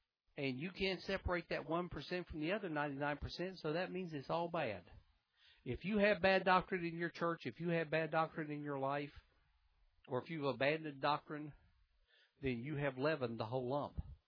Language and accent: English; Tennessee, United States; also born or lived in North Carolina; Now, I'm from Tennessee, North Carolina, where I've always lived in the South, and those are delicacies.